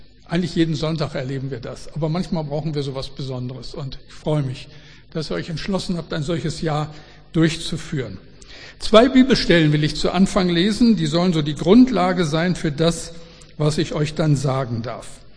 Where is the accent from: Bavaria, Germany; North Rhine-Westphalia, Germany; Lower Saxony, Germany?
North Rhine-Westphalia, Germany; Moers; da bin ich praktisch groß geworden, denn Moers, wo ich herkomme, war eine Tochtergemeinde der CG Mülheim.